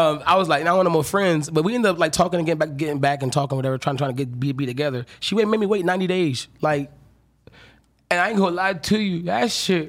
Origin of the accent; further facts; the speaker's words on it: North Carolina, United States; I'm from North Carolina. It's legal, bitch.